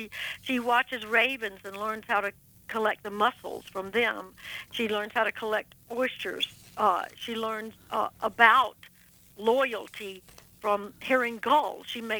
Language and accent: English; Georgia, United States; When I was growing up in South Georgia, my mother would encourage me and my friends to go as far out into the woods as we could go.